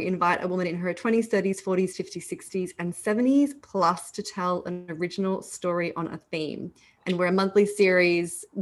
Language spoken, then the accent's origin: English; Australia; moved away as an adult; now in Brooklyn, United States; I am Australian, but I live in Brooklyn with my wife, and I've been in New York for, I moved here in 2009, so feels like forever. New York is home.